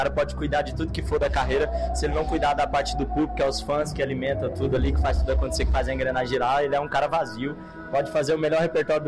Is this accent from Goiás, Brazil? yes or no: yes; Anápolis, Goiás, Brazil; Anápolis é a minha terra que eu mais amo, defendo eles em todo lugar que a gente vai. Né? Sou natural de lá, minha família inteira de lá, da minha esposa, da minha família inteira.